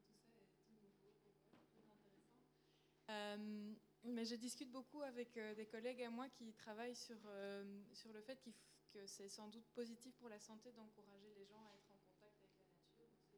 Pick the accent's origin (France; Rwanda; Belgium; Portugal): Belgium; je viens de Belgique.